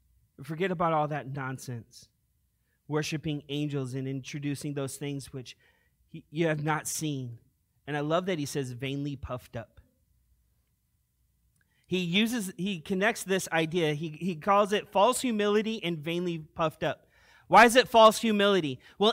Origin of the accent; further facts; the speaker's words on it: Long Beach, California, United States; And in my growing up in Long Beach, I connected more with, you know, the hip-hop culture, right?